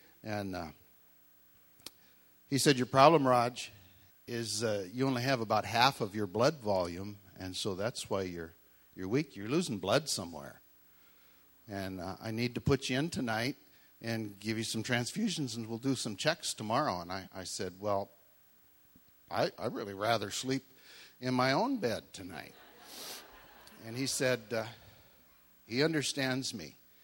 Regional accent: United States; now in Canada; Being an American, even though I do live in Canada, I'm a U.S. citizen

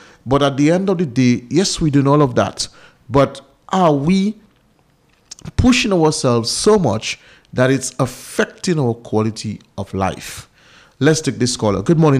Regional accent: Jimmit, Saint Paul, Dominica; I remember growing up in Jimmit, and all where the houses are now was cover and soursop trees and mocha trees

